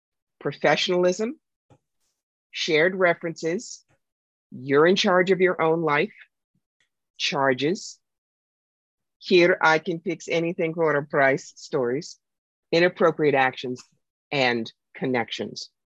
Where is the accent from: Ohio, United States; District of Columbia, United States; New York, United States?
New York, United States; And then there's me. I'm from New York.